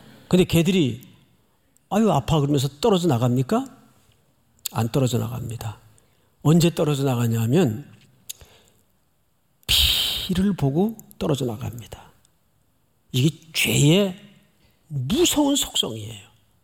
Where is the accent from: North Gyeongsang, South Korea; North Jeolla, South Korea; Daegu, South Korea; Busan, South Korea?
Daegu, South Korea; 저는 대구에서 어린 시절을 보냈는데